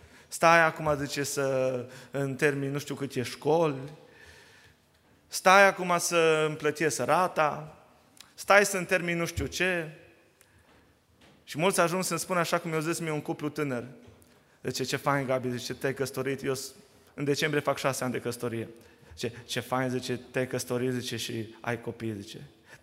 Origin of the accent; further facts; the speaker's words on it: Oradea, Bihor County, Romania; Eu sunt din Oradea